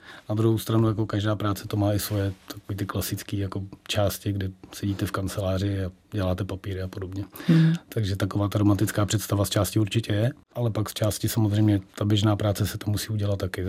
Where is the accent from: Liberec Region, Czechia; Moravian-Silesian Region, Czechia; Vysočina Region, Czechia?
Vysočina Region, Czechia; A já jsem vyrostl na malý vesnici, jako na Vysočině, shodou okolností kousek je vojenské letiště v Náměšti nad Oslavou.